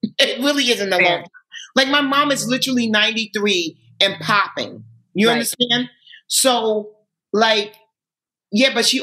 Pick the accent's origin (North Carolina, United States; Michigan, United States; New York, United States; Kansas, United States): New York, United States; New York City; So when I grew up in Harlem, when I, in my most formative years, like think about elementary, junior high, it's a tale of two cities.